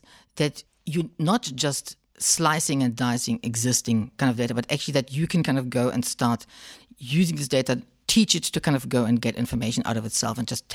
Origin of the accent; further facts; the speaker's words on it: Germany; moved away as an adult; now in South Africa; So as you can hear from my accent, I'm not originally from South Africa. I'm from Germany. After finishing university there, I came to South Africa for an internship and kind of stayed. So that's now 20-something years ago.